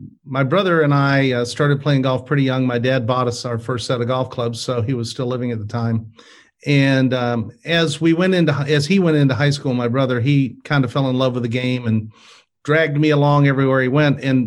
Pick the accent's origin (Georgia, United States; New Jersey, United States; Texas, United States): Georgia, United States; Smyrna; No, actually, I grew up in Smyrna, Georgia.